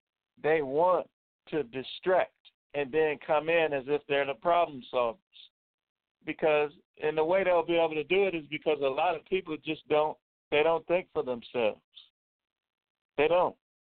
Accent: Milwaukee, Wisconsin, United States; For those of you that didn't know, I am from Milwaukee, Wisconsin.

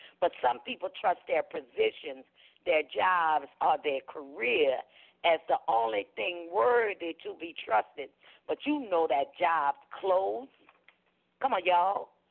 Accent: New Orleans, Louisiana, United States; especially when I grew up in the Desire Project

